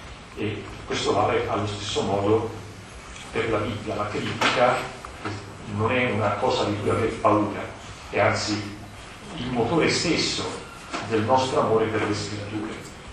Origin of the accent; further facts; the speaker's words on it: Florence, Tuscany, Italy; poi io sono fiorentino, non mi riuscirei per nemmeno, il nostro modo è un modo franco, molto aperto